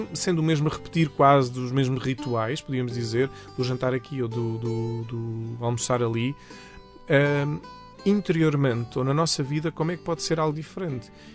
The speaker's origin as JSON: {"language": "Portuguese", "country": "Portugal", "said": "a comer, obviamente, como bons portugueses"}